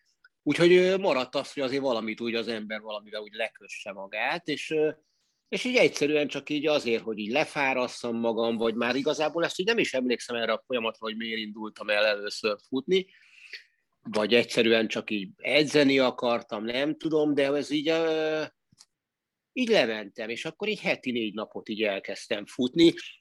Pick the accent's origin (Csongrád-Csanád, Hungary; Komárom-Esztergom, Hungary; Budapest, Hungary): Budapest, Hungary; Zuglóban, Budapesten születtem, ott gyermekeskedtem 8 évig, utána lakótelepi gyerekként nőttem fel, gyakorlatilag lakótelepi gyereknek vallom magam.